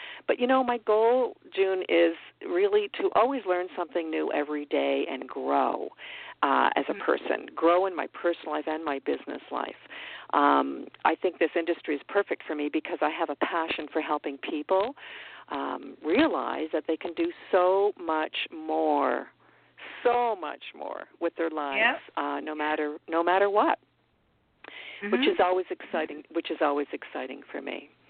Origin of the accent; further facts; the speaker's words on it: Toronto, Ontario, Canada; I grew up in Toronto, Canada. I still live here just north of the city.